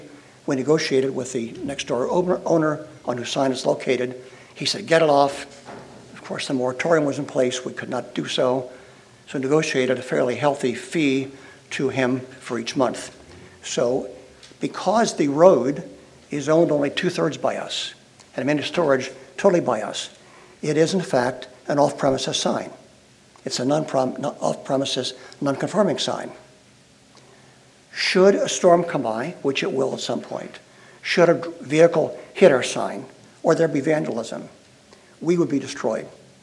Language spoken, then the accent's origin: English; Delaware, United States; I'm from Newcastle County. The GDP of Newcastle County has declined every year for 10 years, gone down.